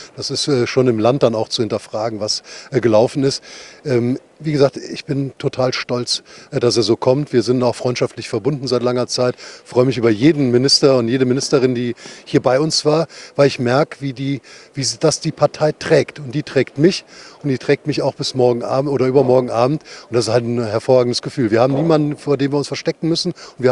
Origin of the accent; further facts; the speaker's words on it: border region with Luxembourg, Germany; Und ich komme aus der Grenzregion zu Luxemburg.